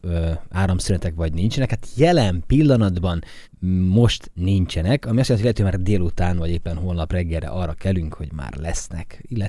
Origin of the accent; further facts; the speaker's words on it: Zakarpattia Oblast, Ukraine; szerencse, hogy mondjuk nem a Magyarország szívében, vagy éppen egy német ország területén nőttem fel gyermekként. És nem ott szívtam magamba az élethez szükséges dolgokat, hanem itt Kárpátalján.